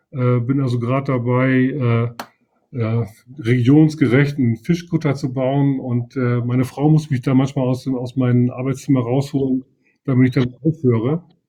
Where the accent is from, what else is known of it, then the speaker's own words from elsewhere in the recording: Leer, Lower Saxony, Germany; now in Oldenburg, Germany; Ja, dann wohne ich in Oldenburg. Ich bin gebürtiger Ostfriese, ich komme also aus Leer. Also für alle, die jetzt zuhören, uns Ostfriesen gibt es wirklich. Und bin seit gut 15 Jahren hier in Oldenburg, Wahl-Oldenburger.